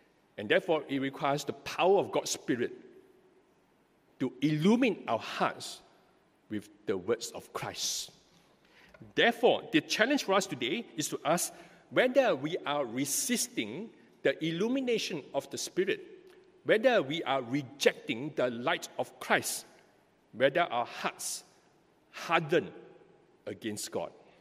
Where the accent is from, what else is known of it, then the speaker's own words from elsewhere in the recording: Singapore; Back in the 1980s, I grew up in Toa Payoh, and in those days, we had occasional blackouts.